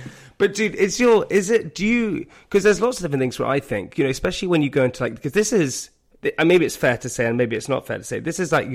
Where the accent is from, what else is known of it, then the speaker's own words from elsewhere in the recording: Putney, London, United Kingdom; You're from Putney, I'm from Putney.